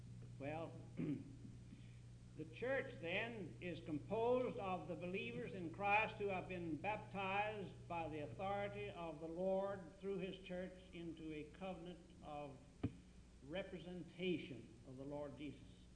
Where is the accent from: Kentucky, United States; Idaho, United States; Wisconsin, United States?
Kentucky, United States; I told you I was from the Kentucky Mountains.